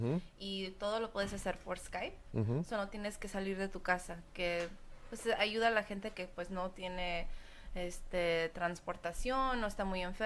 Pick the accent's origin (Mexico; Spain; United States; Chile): United States; San Diego, California; Bueno, yo soy de San Diego.